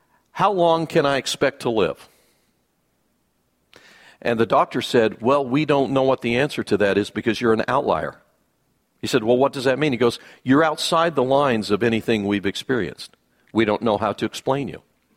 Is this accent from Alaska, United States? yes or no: no; Idaho, United States; now in Texas; Now, I grew up in Idaho. I never understood what that meant. Because Idaho, where I lived, we got 12 inches of precipitation per year.